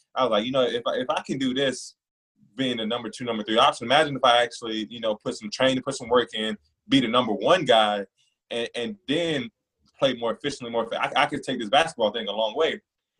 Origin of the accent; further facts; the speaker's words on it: Warwick, Georgia, United States; As a kid, I grew up in Warwick, Georgia. Population 200 people, maybe 250.